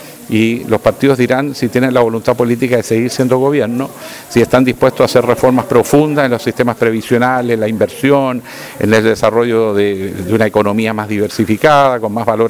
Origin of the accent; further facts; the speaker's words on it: Chile; Bueno, como todo chileno, me entusias